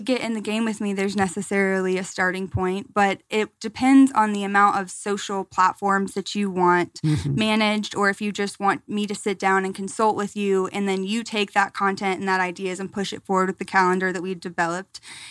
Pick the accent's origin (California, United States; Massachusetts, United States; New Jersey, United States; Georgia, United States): Georgia, United States; Atlanta; obviously that's kind of what I'm just drawn to because I'm from Atlanta, you know.